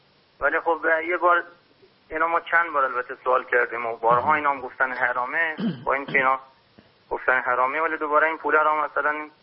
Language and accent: Persian; Afghanistan; اونم که من چون اصالتا افغانی هستم